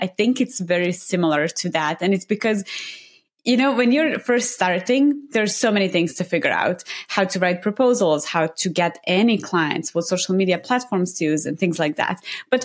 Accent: Serbia; English is a second language; now in Austin, United States; And I'm going to just mention that I'm from Serbia, but I live in Austin, Texas. And so all my family is back in Serbia.

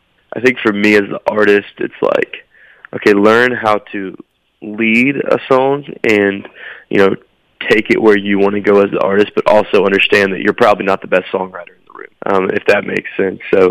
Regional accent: Nashville, Tennessee, United States; And even just growing up in Nashville, you're around it.

